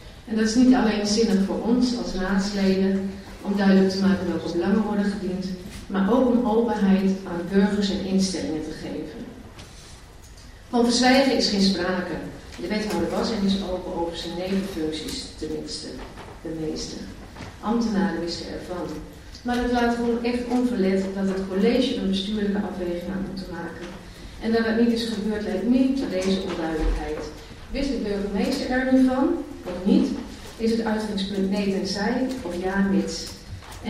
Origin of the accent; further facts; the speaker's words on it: Overijssel, Netherlands; In Twente, waar ik vandaan kom, wellicht hoort u dat nog wel eens